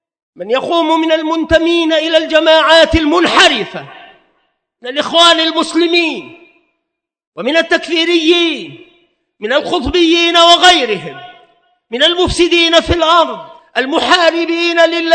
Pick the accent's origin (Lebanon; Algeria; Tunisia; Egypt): Egypt; الآن عندنا في مصر طائفة من الناس